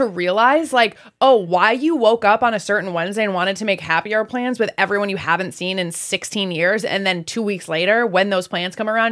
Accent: Wisconsin, United States; now in Los Angeles, United States; I am 34 years old. I am originally from Wisconsin, and I now live in Los Angeles, California

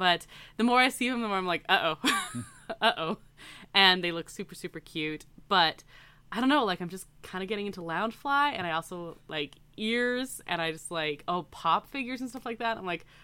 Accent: Canada; We're Canadian, right?

